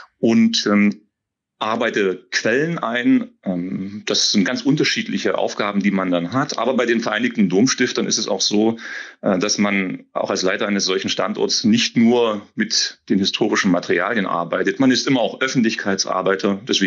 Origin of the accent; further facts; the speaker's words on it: Saxony-Anhalt, Germany; Ich komme durchaus aus der Region, aus der Region um Querfurt, ein Dorf, bin zunächst auch bei Naumburg in Schiffotter auch gewesen, dort auf die Schule gegangen